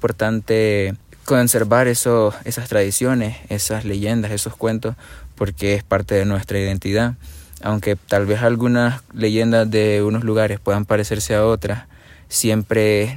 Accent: Nicaragua; tengo 19 años y vengo de Nicaragua.

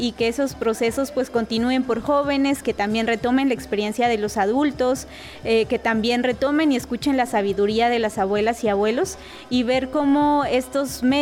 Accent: Oaxaca, Mexico; soy de la Sierra Norte de Oaxaca

